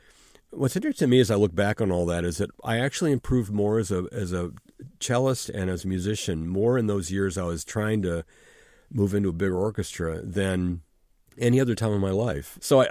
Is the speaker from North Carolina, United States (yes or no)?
no; California, United States; Because I was from California, and I'd never really spent any time on the East Coast.